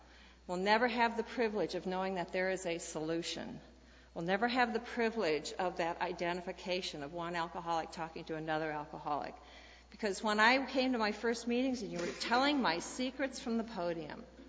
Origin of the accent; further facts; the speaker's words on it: Iowa, United States; It's like, I grew up in Iowa